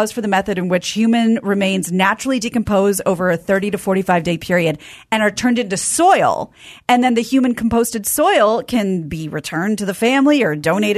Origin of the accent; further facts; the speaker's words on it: Kansas, United States; The Midwest. I'm from Kansas and you always wave.